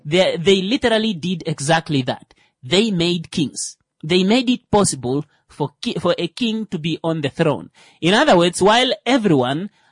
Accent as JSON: {"language": "English", "region": "Kavango", "country": "Namibia", "said": "At like this time of the year, I'm from Kavango."}